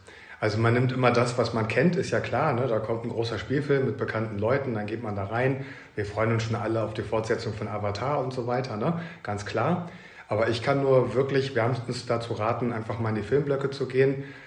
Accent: Göttingen, Lower Saxony, Germany; born there; 48 Jahre alt, gebürtiger Göttinger

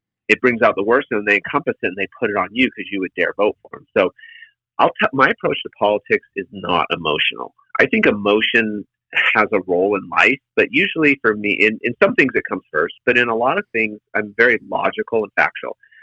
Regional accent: Canada; now in United States; because, you know, I came from Canada. And so I learned American politics from what the founding fathers wanted. And then when I came to America, I was like, gosh, you guys aren't really doing it the way it was set up.

